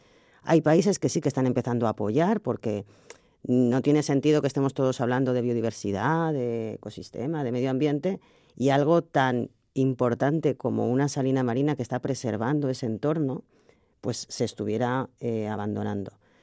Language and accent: Spanish; Spain; nosotros somos españoles, pensamos que la sal es sal marina